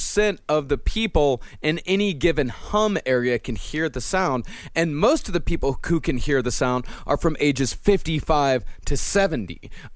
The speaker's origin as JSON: {"language": "English", "region": "Texas", "country": "United States", "tie": "born or raised there", "said": "I grew up in Texas."}